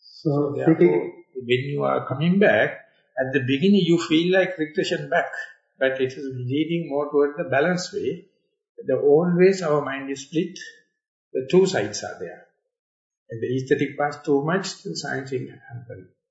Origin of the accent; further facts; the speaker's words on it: Kandy, Central Province, Sri Lanka; So, therefore, I came from Kandy. Kandy is a worst performance.